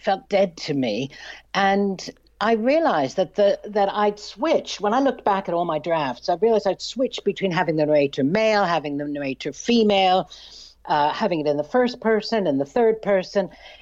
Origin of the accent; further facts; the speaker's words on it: Massachusetts, United States; Well, I grew up just outside of Boston